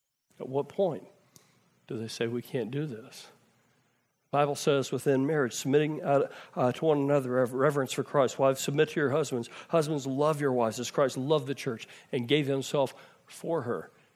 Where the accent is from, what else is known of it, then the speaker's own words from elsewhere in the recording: United States; Listen, this is hard for me. I'm American.